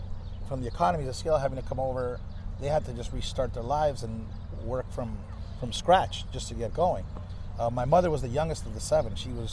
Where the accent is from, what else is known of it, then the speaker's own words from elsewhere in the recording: Key Biscayne, Florida, United States; I was blessed, man. I grew up on Key Biscayne. I was the son of a horse owner and my mother.